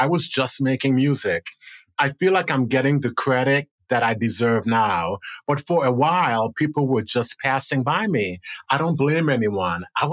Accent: United States; I felt so proud as an American, so proud as a Black American

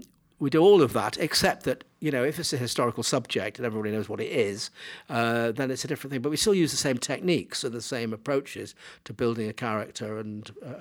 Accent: Manchester, North West England, United Kingdom; I grew up in Manchester, where my current film is set, coincidentally. Until I was 17, when I went to London to be a student at RADA

